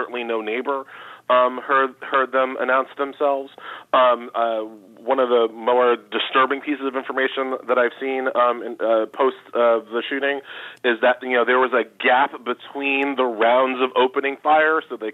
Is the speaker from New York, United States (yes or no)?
yes; New York, United States; again, I'm from New York, and so I've seen what's happened to de Blasio.